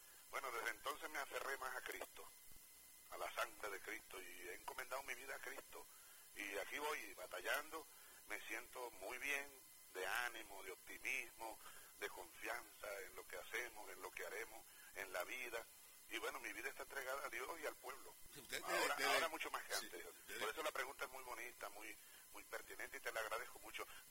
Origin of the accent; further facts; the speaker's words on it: Los Llanos, Venezuela; yo soy muy cuentero, de echar cuentos, me encanta, como llanero